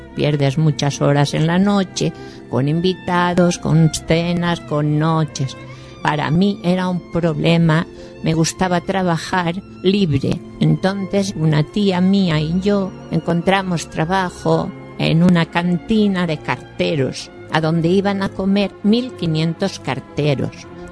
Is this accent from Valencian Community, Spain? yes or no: yes; Valencian Community, Spain; now in France; Soy valenciana.